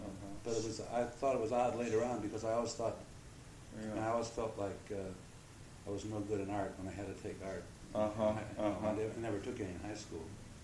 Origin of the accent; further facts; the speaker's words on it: Chicago, Illinois, United States; Well, I was when I was born, my father was an intern in I think Cook County Hospital in Chicago.